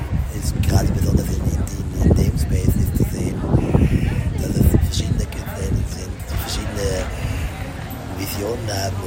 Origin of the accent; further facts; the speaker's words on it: Zurich, Switzerland; Nein. Wir sind aus Zürich.